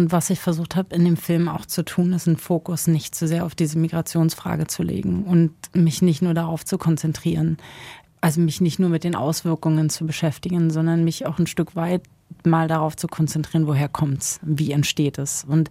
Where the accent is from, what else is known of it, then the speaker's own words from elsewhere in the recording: East Germany, Germany; erstens als Frau ist es nicht normal und zweitens als Ostdeutsche ist es nicht normal